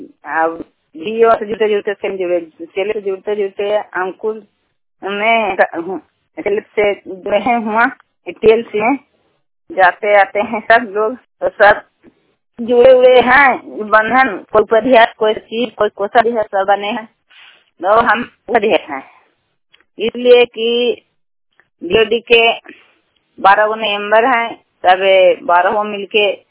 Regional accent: Rampur, Bihar, India; मुदरसा पंचायत के रहने वाली हूँ, रामपुर थाना के रहने वाली हूँ।

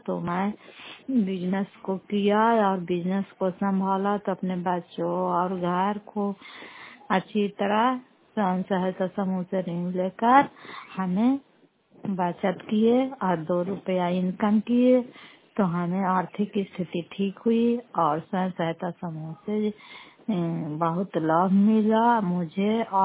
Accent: Nalanda, Bihar, India; घर फतेहपुर पंचायत मकरौता जिला नालंदा कलापुसरा प्रखंड की निवासी हूँ

